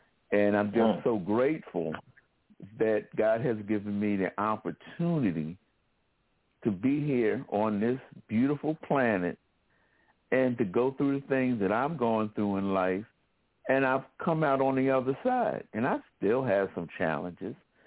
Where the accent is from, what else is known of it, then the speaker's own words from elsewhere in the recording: Philadelphia, Pennsylvania, United States; Then I found out you're from my hometown, Philadelphia.